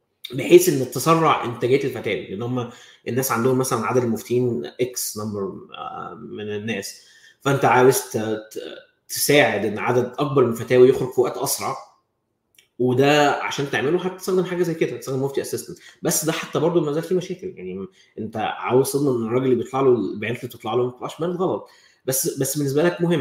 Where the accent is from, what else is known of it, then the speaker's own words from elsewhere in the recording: Egypt; احنا يعني كمصريين كعرب كمسلمين